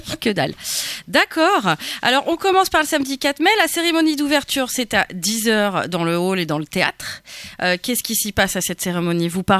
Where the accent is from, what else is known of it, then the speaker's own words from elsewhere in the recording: Hauts-de-France, France; Comment tu sais que je suis du Nord-Pas-de-Calais ?